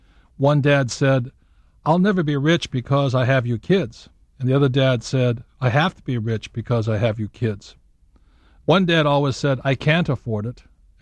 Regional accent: Hawaii, United States; I'm a fourth-generation Japanese-American growing up in Hawaii.

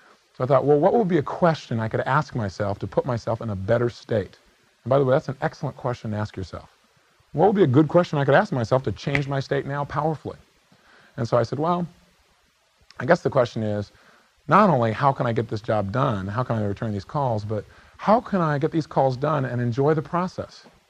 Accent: California, United States; I mean, after all, I'm from California.

